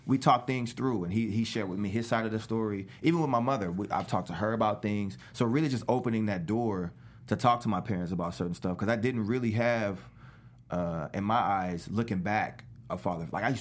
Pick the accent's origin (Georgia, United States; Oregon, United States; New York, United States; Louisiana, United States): Louisiana, United States; New Orleans; because I grew up in New Orleans, but I moved back and forth a lot because it was just a lot of moving back and forth, to make it short.